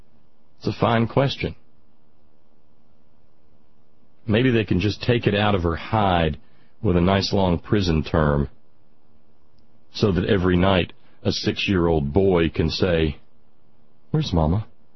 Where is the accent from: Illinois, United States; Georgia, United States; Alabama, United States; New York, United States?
Alabama, United States; when I was a little boy, every year growing up in Northwest Alabama